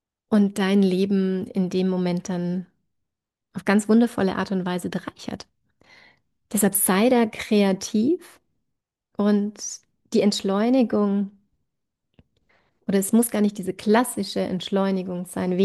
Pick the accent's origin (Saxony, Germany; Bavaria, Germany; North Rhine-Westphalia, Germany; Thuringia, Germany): Bavaria, Germany; Also bei uns in Bayern ist es ja so, dass ab August die Sommerferien anfangen